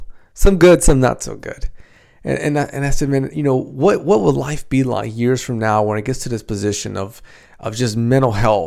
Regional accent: Dominican Republic; first language Spanish; English is a second language; So if you don't know, I'm from the Dominican Republic. My first language is Spanish.

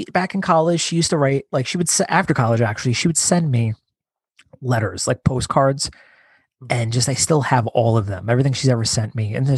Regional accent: Scotland, United Kingdom; And I'm allowed to say that because I'm Scottish.

